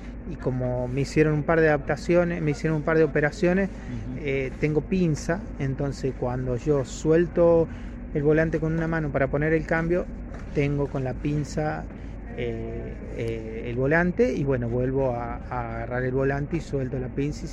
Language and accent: Spanish; Chamical, La Rioja, Argentina; Se armó en Chamical, yo soy de Chamical, no de La Rioja capital, de acá a 140 kilómetros.